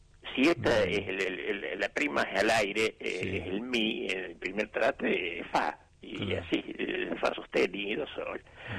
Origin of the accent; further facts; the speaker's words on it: Córdoba, Argentina; born there; yo nací en Córdoba